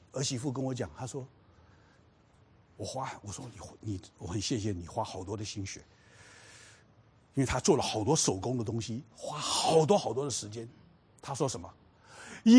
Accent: China; 60大寿，我们中国人也是周岁，我们中国人以前也过的哈。我问我妈妈，我妈说我们以前也过的啊。

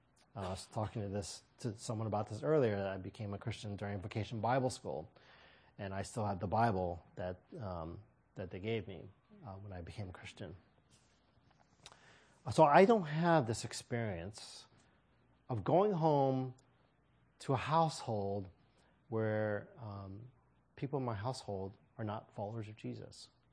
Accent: St. Louis, Missouri, United States; also born or lived in Kansas City, Missouri; Many of you know I was raised in St. Louis, Missouri, but I wasn't born there. I was born in Kansas City, Missouri, which is on the other side of the state.

